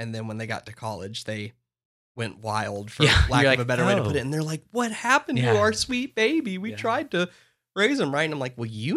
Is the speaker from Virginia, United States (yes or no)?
no; Gadsden, Alabama, United States; I'm from Gadsden, so it was Applebee's.